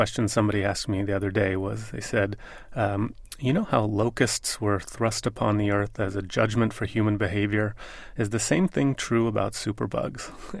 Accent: Florida, United States; And I grew up in Florida, where the orange crops are very important, but they're not that important.

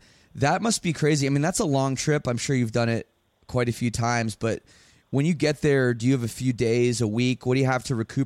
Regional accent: Canada; I'm Canadian.

